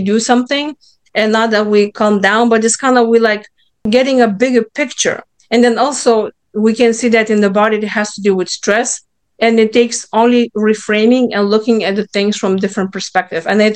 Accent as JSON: {"language": "English", "country": "Lithuania", "second_language": "English", "moved": "yes", "lives_now": "United States", "said": "I came from Lithuania. So of course he was Lithuanian. And when I came to US, I was still missing him."}